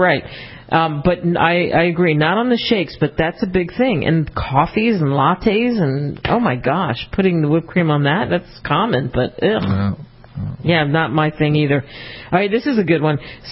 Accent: Philadelphia, Pennsylvania, United States; since I grew up in Philly, there's a mint in Philly, and they have tours

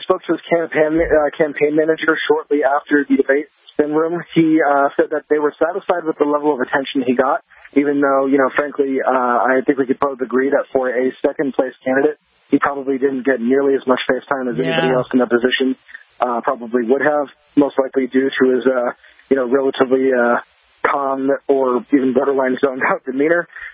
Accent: California, United States; I'm from Northern California, but I used to come up to Southern California a lot, so it's just great to be back in my home, state.

